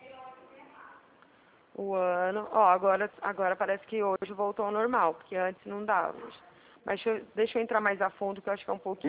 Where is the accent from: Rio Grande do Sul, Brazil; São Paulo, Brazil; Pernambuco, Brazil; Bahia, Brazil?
São Paulo, Brazil; Araraquara; eu sou de Araraquara.